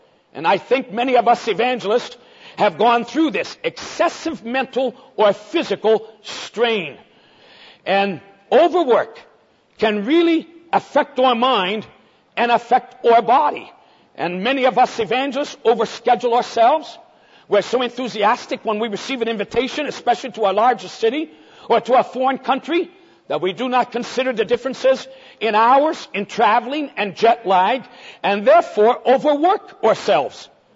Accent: Brazil; I was born and raised in the Assemblies of God. My parents were missionaries in Brazil. I was raised in the country of Brazil and have exercised 36 years of ministry in that nation.

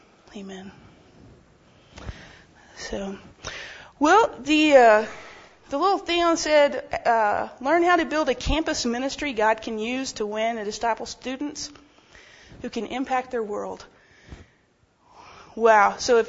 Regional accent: Oklahoma, United States; I grew up in Oklahoma. My town that I grew up in is considerably smaller than the conference this week. There are 8 people in my graduating class

